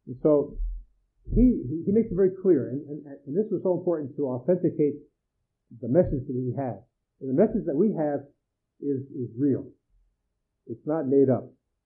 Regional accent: Yonkers, New York, United States; I'm thinking of the man that was very involved in our assembly growing up in Yonkers, who was our youth leader.

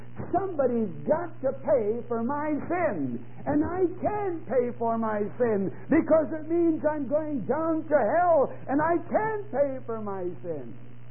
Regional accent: Chicago, Illinois, United States; Because, my friends, I was born and raised in Chicago.

